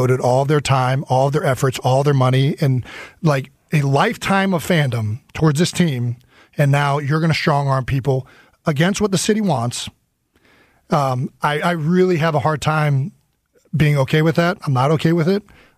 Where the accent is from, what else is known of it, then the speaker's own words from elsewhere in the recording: Cleveland, Ohio, United States; Part of this is like growing up in Cleveland, like I went through this firsthand